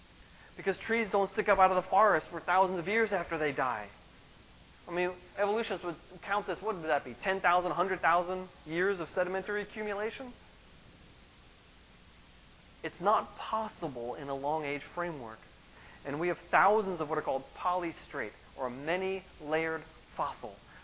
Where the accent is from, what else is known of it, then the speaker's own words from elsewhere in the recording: New York, United States; I grew up on Long Island. I lived in a beach town.